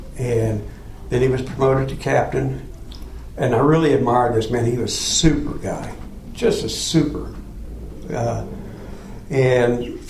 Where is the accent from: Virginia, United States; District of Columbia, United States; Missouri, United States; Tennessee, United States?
Missouri, United States; Raytown; I grew up in Raytown. My dad was an electrician. My mother was a housewife.